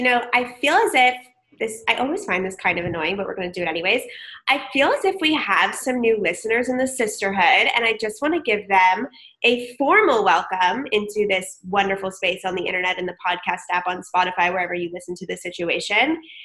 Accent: San Diego, California, United States; As we mentioned, I grew up in San Diego.

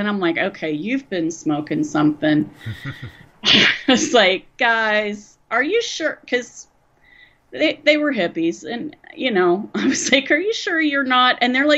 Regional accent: West Virginia, United States; And I grew up in West Virginia, which is very, very weird. So that's saying a lot if Athens is weirder than that.

